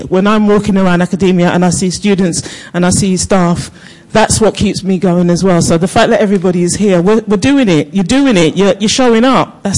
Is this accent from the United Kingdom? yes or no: yes; London, United Kingdom; I come from the streets. I was brought up in South London, raised on a council estate